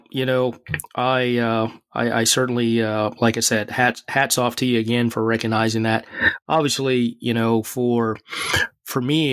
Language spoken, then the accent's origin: English; Mississippi, United States; there was really never any roots planted except for back in my hometown of Mississippi.